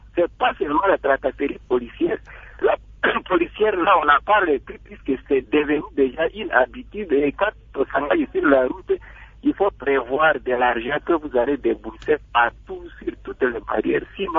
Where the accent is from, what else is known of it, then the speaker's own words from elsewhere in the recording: DR Congo; chez nous, en RDC, Congo